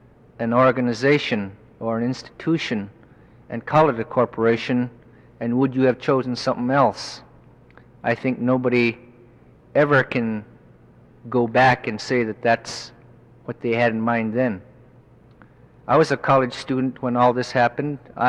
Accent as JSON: {"language": "English", "town": "Deering", "region": "Alaska", "country": "United States", "tie": "born or raised there", "said": "I am an original product of growing up in Deering. I never learned to speak Eskimo because as much as my mother and my relatives, my parents spoke it, it was not taught to me"}